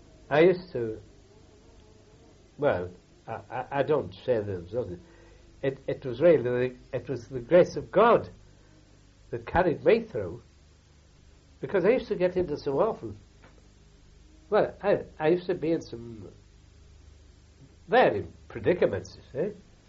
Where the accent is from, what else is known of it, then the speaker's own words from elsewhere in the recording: Durham, North East England, United Kingdom; That's because I came from Durham.